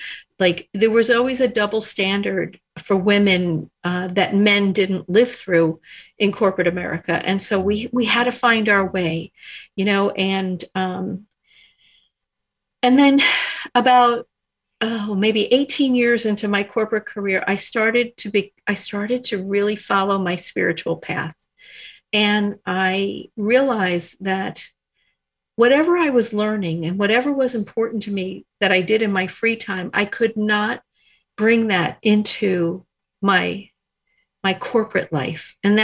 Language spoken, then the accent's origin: English; New Jersey, United States; So obviously I grew up in New Jersey as a Jersey girl